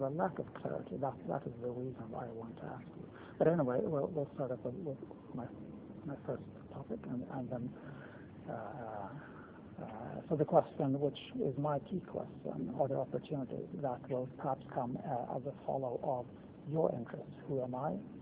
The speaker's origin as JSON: {"language": "English", "country": "Canada", "tie": "born or raised there", "said": "I grew up in Canada."}